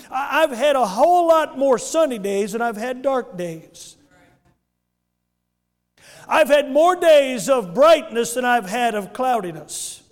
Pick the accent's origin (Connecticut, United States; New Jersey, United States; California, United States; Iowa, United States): California, United States; I love my country. I'm from California. People think California is full of fruits and nuts, and it is.